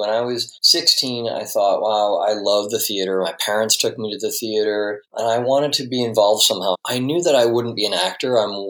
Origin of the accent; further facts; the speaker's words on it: Detroit, Michigan, United States; I was living in Metro Detroit at the time as a kid. I grew up in the Detroit area.